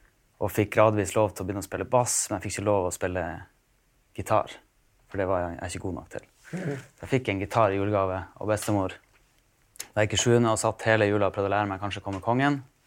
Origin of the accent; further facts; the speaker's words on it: Tromsø, Troms, Norway; når jeg kom hjem fra Oxford, skulle jeg være bedre enn kompisene mine hjemme i Tromsø på gitar